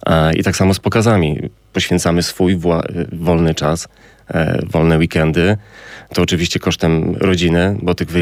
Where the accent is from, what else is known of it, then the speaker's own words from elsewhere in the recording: Kraków, Lesser Poland, Poland; Ja jestem ze Swoszowic, generalnie tam mieszkam i od zawsze samoloty, które podchodzą do lądowania na Balice, od zawsze tamtędy podchodziły.